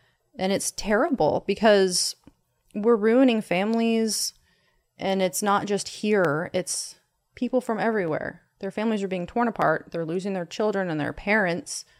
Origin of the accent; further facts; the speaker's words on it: Oregon, United States; I'm from Oregon. My parents live on the coast. My family is still there.